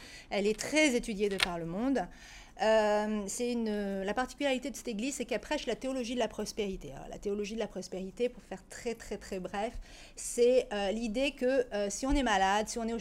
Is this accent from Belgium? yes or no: no; France; now in Dakar, Senegal; Bon, j'ai jamais eu peur parce que je suis française et parce que je sais qu'au Sénégal, ça me donne un statut